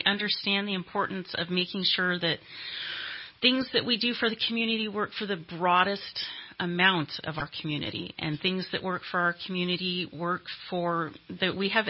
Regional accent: Shingletown, California, United States; I grew up in Shingletown in the 80s, and I lived to talk about it.

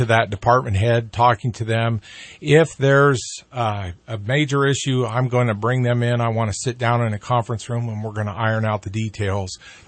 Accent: Anderson, California, United States; I'm a lifelong resident of Shasta County. I live in Anderson. I was raised in Anderson, attended all my schooling in Anderson, and I served on the Anderson City Council.

